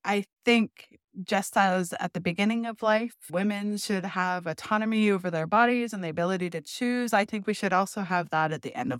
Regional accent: Thunder Bay, Ontario, Canada; I'm from Thunder Bay. So I know that here in Northwestern Ontario

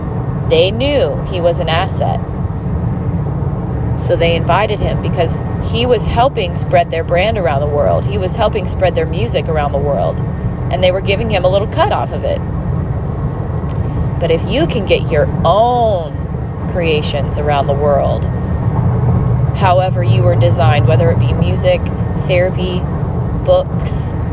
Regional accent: Pacific Northwest, United States; There's a famous country singer that I grew up learning about, even though I grew up in the Pacific Northwest

